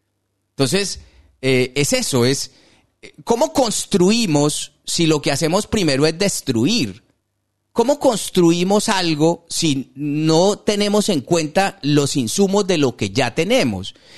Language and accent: Spanish; Colombia; Simplemente mirémonos de frente de cómo somos como colombianos.